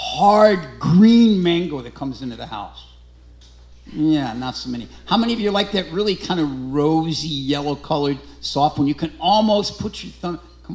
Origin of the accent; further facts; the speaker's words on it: St. Louis, Missouri, United States; because I grew up in St. Louis, and in St. Louis we had a gas station chain called Bonafide Gas.